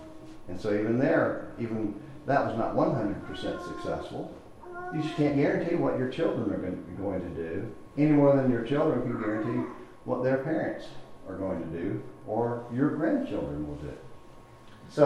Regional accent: Lindale, United States; one that just happened to have a conversation about my hometown, which is where he lives and preaches now, at the congregation where I grew up.

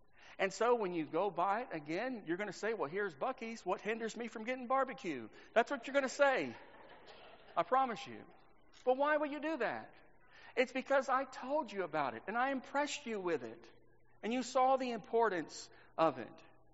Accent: Texas, United States; This is stuff I grew up with in Texas.

